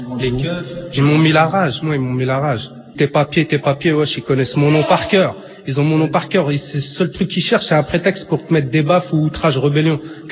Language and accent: French; France; De souche, voilà. Moi, je suis français.